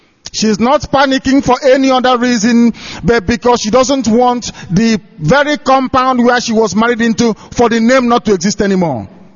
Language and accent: English; Isiama Afarauku, Abia, Nigeria; I come from Isiama Afarauku in Ibeku. That's where I come from.